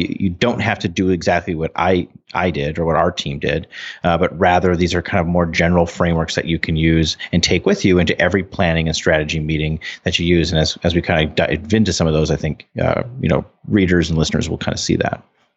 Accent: North Dakota, United States; We're a small state. We're from North Dakota.

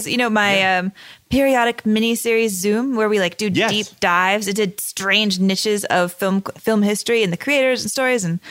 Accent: San Antonio, Texas, United States; That's my hometown newspaper. I was so touched that they wanted to talk about movies and about the show. I love San Antonio.

